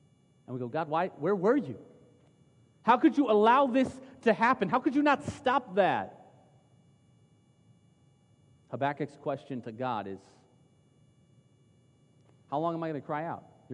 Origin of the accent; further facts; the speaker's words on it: Texas, United States; I came from Texas where our biggest concern was, I really want you to get to know non-Christians.